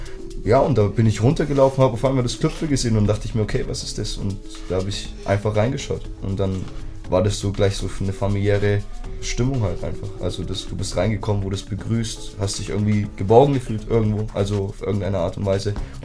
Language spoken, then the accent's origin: German; Schoppershof, Bavaria, Germany; Ich bin in Schoppershof groß geworden und kannte da noch nicht so wirklich viele Leute. Also ich bin in Mögeldorf auf die Schule gegangen